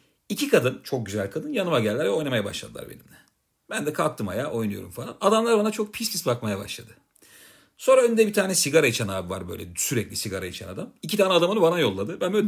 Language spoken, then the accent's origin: Turkish; Kahramanmaraş, Turkey; Dedim beni alın, ben de Maraşlıyım.